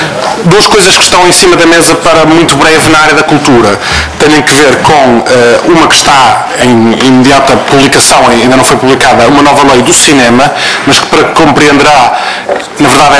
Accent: Portugal; born there; Nasci cá, nasci em Portugal, mas fruto já das migrações ainda pré-União Europeia, do facto do meu pai vir trabalhar para Portugal nos anos 70.

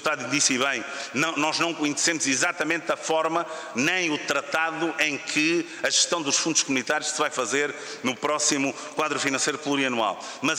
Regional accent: Alentejo, Portugal; como alentejanos, os dois somos alentejanos

